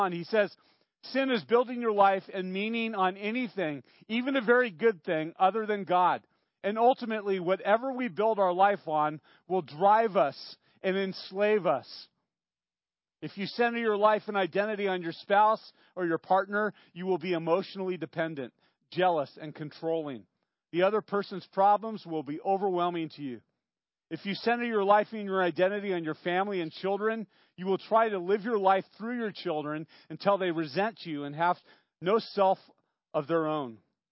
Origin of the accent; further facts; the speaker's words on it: Santa Barbara, California, United States; You know, I grew up in Santa Barbara, you guys know that, and I grew up basically in a family that didn't have money.